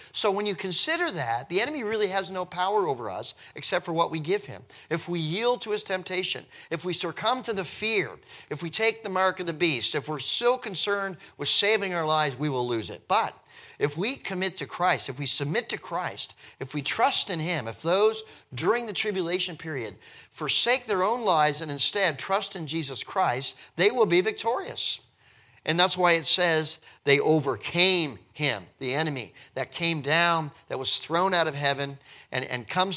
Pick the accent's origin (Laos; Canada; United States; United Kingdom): Canada; New Brunswick; when life is pretty easy for me as a Canadian living in New Brunswick